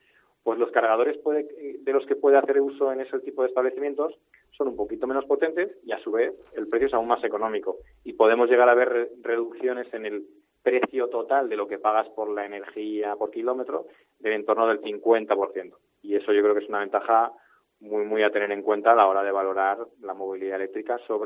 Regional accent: Cartagena, Region of Murcia, Spain; como buen cartagenero y murciano quería que mi familia de allí lo oiga bien

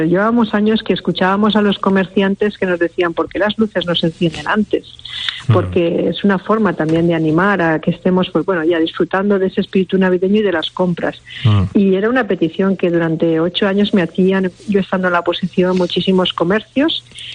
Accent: Valencian Community, Spain; terminaremos como buenos valencianos con un buen castillo, una masqueta nocturna

